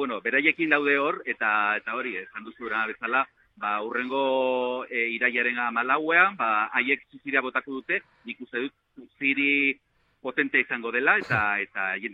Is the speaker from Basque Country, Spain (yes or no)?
no; Zizur, Navarre, Spain; Bai, egun pozgarria eta plazerra da bi zizurtar olakoak izatea, gure herrian.